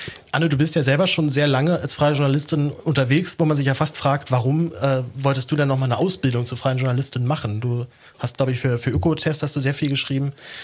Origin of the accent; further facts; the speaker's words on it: Berlin, Germany; Für mich ist es auf jeden Fall sehr praktisch, wenn alle in meine Heimat ziehen, da muss ich nicht mehr so viel rumfahren. Warum genau geht's nach Berlin?